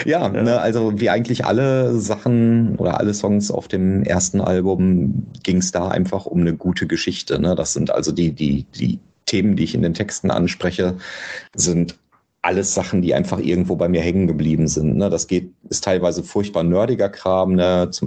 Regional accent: Bochum, North Rhine-Westphalia, Germany; Ich komme ja aus Bochum

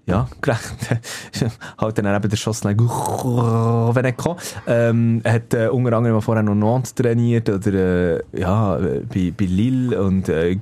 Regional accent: Bern, Switzerland; Genau, es ist an meinem Heimatort, also dort, wo ich aufgewachsen bin.

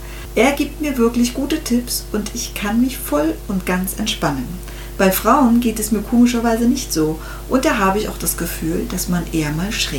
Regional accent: Rostock, Mecklenburg-Vorpommern, Germany; Friseurin aus Leidenschaft, aus dem hohen Norden. Wir kommen aus Rostock

